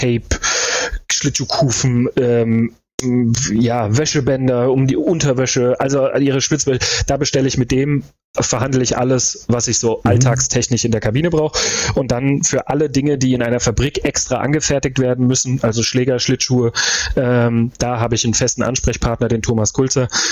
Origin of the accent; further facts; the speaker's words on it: Hesse, Germany; Ich bin halt in Hessen groß geworden, Kinder.